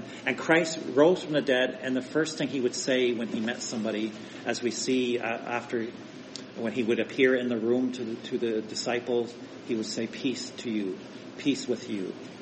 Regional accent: Ontario, Canada; I live in Eastern Ontario, but I grew up in Southern Ontario

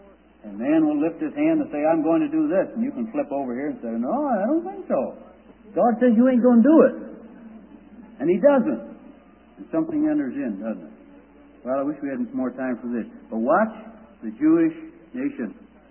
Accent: Scotland, United Kingdom; partly because I'm a Scotsman. Not a Scotchman, a Scotsman, a Scotsman.

